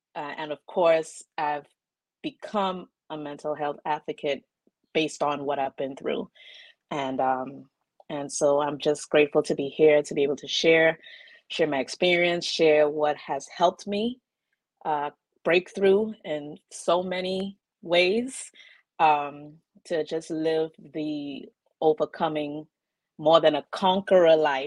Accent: Trinidad & Tobago; now in United States; I'm originally from the Twin Island of Trinidad and Tobago. I have been in the United States for some years now.

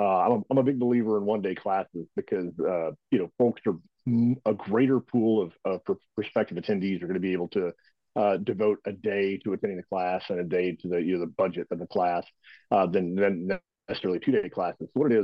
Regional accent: Texas, United States; Originally, I was born and raised in Texas. I joined the Army out of high school.

